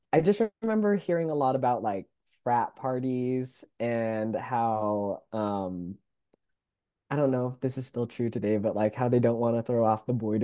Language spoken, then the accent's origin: English; California, United States; I did. I was born and raised down here. I moved up to Long Beach for college